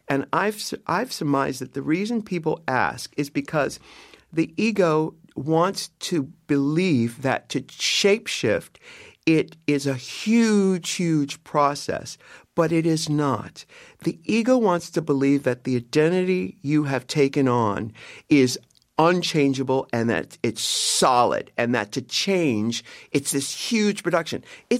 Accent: San Diego, California, United States; I grew up in San Diego and I had to play small so that I didn't attract too much attention or too much ridicule.

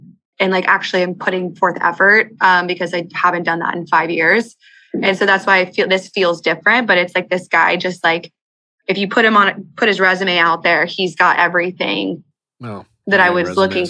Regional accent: Austin, Texas, United States; so I'm from Austin

